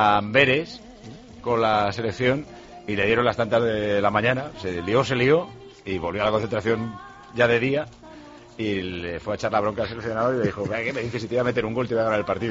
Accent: Málaga, Andalusia, Spain; now in Novosibirsk, Russia; de Málaga, el martes os envió

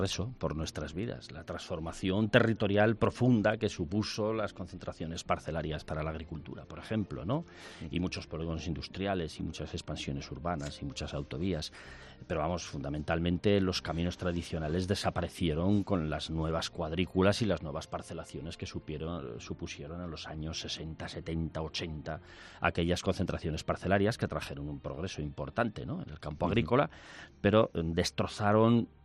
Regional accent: Burgos, Castile and León, Spain; No, mira, verás, yo soy de Burgos.

